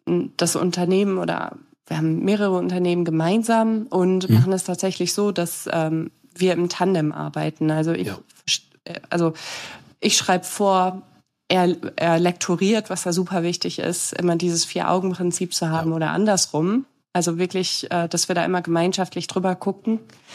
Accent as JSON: {"language": "German", "region": "Northwest Germany", "country": "Germany", "said": "Ich komme aus Nordwestdeutschland."}